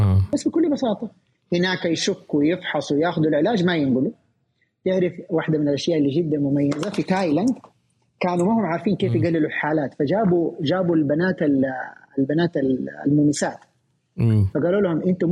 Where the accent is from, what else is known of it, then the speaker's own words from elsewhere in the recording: Saudi Arabia; كم إحنا عندنا في السعودية؟